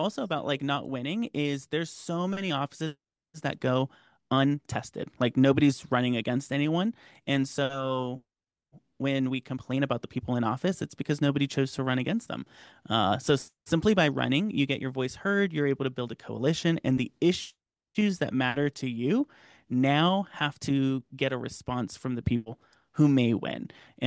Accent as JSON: {"language": "English", "region": "California", "country": "United States", "said": "I'm from California, so you got to add that avocado."}